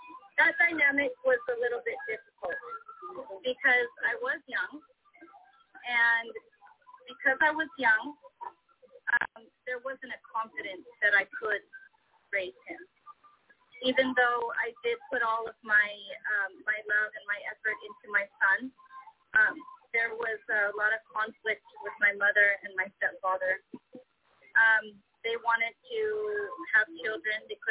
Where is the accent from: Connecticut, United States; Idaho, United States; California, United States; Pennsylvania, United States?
Idaho, United States; also born or lived in Oregon; So I was born in Idaho, and I grew up in Idaho and in Oregon mostly